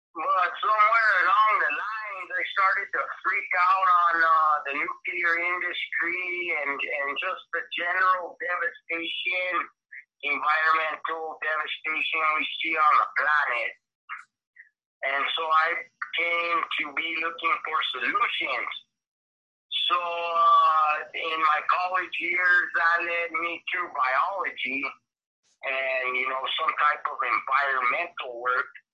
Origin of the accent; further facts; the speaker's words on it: Albuquerque, New Mexico, United States; also born or lived in Dallas, United States / Los Alamos, United States; I grew up and I was born in Albuquerque. I was raised kind of an urban kid, and then later I moved to Dallas for a year, and then I actually graduated high school from Los Alamos.